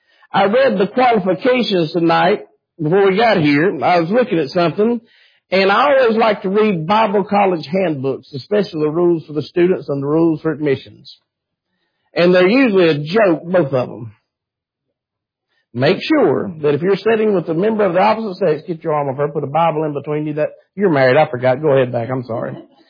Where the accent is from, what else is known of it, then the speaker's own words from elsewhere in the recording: United States; Being an American, I would stay in the American embassy at the base till they come and got me.